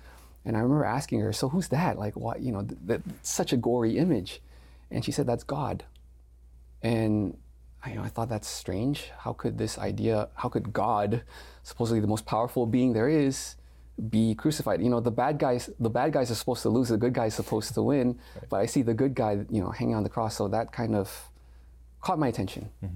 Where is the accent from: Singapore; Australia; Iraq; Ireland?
Singapore; born there; also born or lived in Indonesia; So I was born in Singapore. We moved to Indonesia.